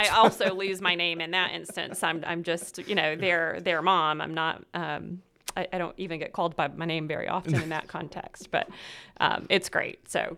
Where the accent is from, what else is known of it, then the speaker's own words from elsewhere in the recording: La Follette, Tennessee, United States; So so I was born in La Follette, lived right down the road from my grandmother, my maternal grandmother. And, you know, so I started life in a rural community in Tennessee